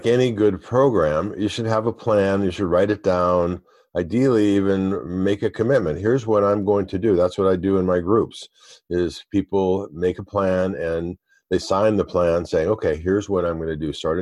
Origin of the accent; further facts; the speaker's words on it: Michigan, United States; now in California, United States; I mean, I grew up in Michigan, so it was much more definitive seasons.